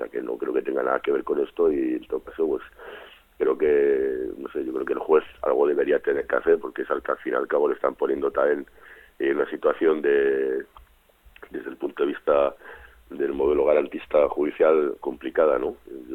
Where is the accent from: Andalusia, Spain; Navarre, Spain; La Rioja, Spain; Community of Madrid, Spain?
Navarre, Spain; a mí lo que me afecta además como ciudadano navarro